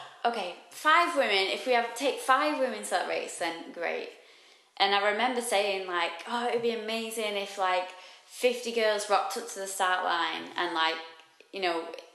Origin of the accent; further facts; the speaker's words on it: Manchester, North West England, United Kingdom; Although I'm from Manchester, I should love the rain.